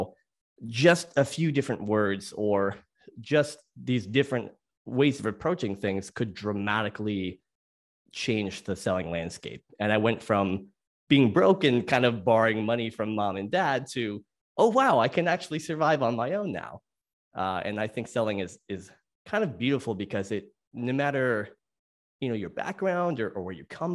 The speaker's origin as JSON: {"language": "English", "region": "Massachusetts", "country": "United States", "said": "I am from Western Massachusetts"}